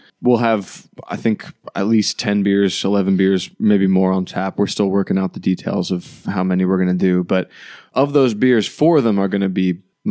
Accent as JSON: {"language": "English", "town": "Philadelphia", "region": "Pennsylvania", "country": "United States", "tie": "born or raised there", "said": "I grew up in Philadelphia or in the suburbs of Philadelphia."}